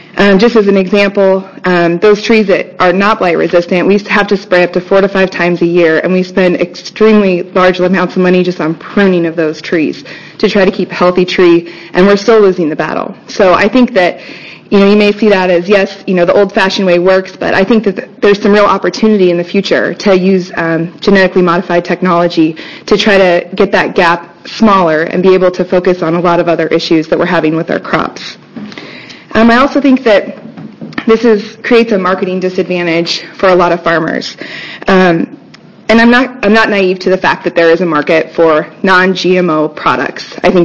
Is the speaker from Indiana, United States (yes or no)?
no; St. Paul, Oregon, United States; You're very close. I'm from St. Paul, Oregon, and I farm 1,000 acres.